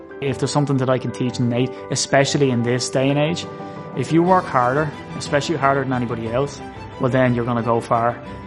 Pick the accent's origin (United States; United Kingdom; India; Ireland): Ireland; So as an Irishman, I expected them to do me the same favor.